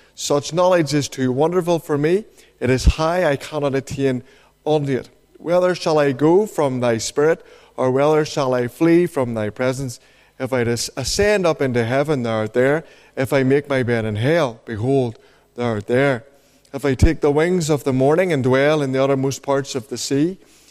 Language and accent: English; Northern Ireland, United Kingdom; I come from County Down in our province. I live in a place called Ballinahinch